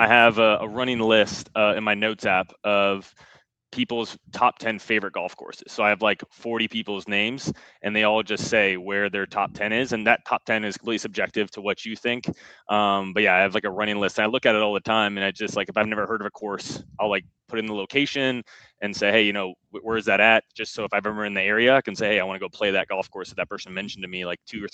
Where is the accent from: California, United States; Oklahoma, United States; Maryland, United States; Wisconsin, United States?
California, United States; now in Charleston, United States; born and raised in California